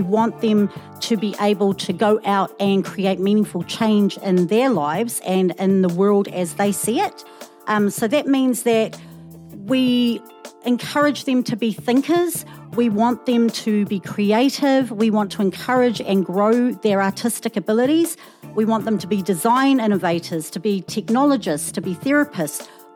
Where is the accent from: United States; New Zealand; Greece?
New Zealand; Auckland; I am a half Samoan, half Palangi woman who was born and raised in South Auckland. I actually went to Sutton Park Primary School and then Mangere Intermediate, which is now part of Southern Cross Campus. And I went to Old Eddy College.